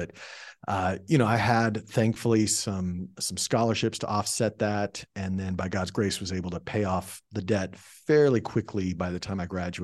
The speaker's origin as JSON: {"language": "English", "town": "Dallas", "region": "Texas", "country": "United States", "tie": "born or raised there", "said": "Well, I grew up in Dallas, Texas, which is where my family still is."}